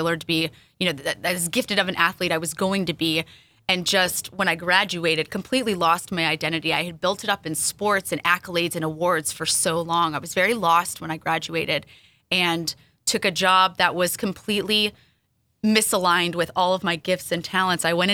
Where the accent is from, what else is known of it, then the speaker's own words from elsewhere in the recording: Orange, California, United States; So grew up in Orange, California, two-parent home, sister, super committed to sports and just achieving academically.